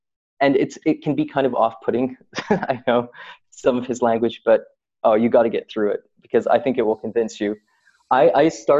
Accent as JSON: {"language": "English", "country": "Saudi Arabia", "tie": "born or raised there", "said": "I grew up in Saudi Arabia."}